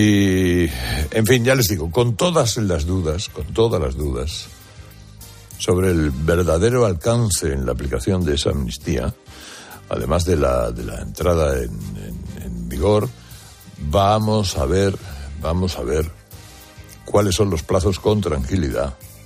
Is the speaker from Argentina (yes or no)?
no; Spain